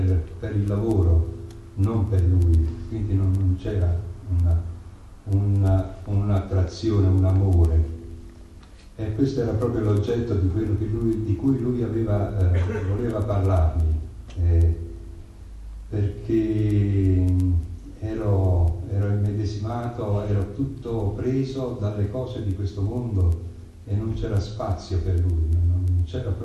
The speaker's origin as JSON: {"language": "Italian", "town": "Naples", "region": "Campania", "country": "Italy", "moved": "yes", "lives_now": "Modena, Italy", "said": "sono originario di Napoli e sono qui a Modena dall'89."}